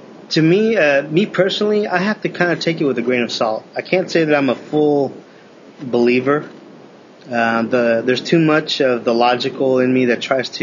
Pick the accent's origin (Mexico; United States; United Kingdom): Mexico; I grew up in Mexico, predominantly.